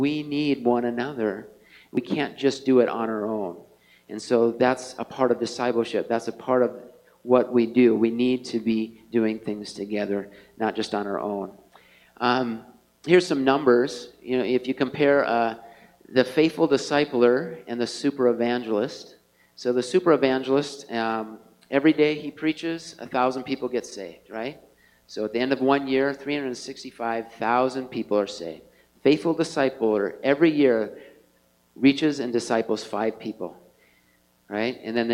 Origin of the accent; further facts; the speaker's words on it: Montana, United States; I come from Montana. I'm a Montanan.